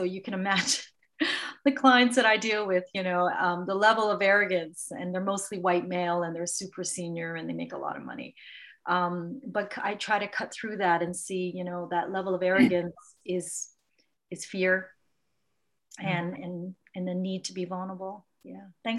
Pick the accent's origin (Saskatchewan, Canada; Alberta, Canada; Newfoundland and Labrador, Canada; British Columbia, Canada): British Columbia, Canada; Vancouver; I grew up here in Vancouver in an immigrant neighborhood. My parents are, I'm Chinese Canadian